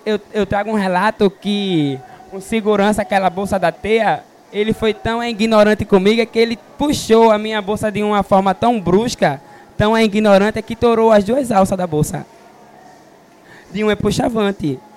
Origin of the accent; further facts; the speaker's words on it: Pernambuco, Brazil; sou de Pernambuco, sou um jovem negro gay. Sou de religião, é de matriz africana